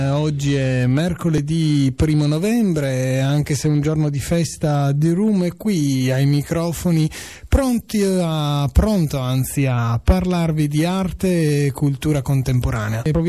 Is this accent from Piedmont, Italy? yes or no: yes; Turin, Piedmont, Italy; born there; sono nato a Torino da mamma piemontese e padre siciliano